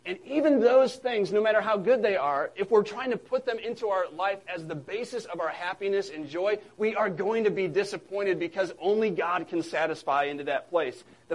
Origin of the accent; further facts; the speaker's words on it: Illinois, United States; I'm from Illinois. I'm a Bears fan.